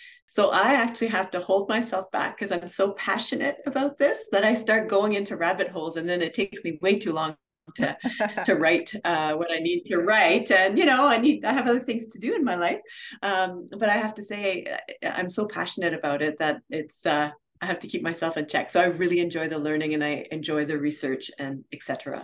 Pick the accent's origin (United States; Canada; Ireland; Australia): Canada; For me, it was always in my life. I'm French Canadian, and so it was always around.